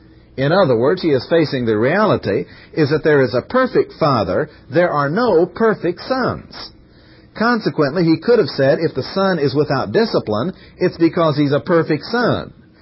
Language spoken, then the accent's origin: English; Missouri, United States; And this is appropriate since we're from Missouri. Our state animal is the donkey